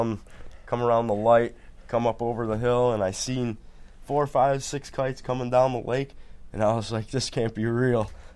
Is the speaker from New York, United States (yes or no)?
yes; Seneca Falls, New York, United States; born there; I was born in Seneca Falls, yep. And then, you know, moved to Florida and then back and forth every year.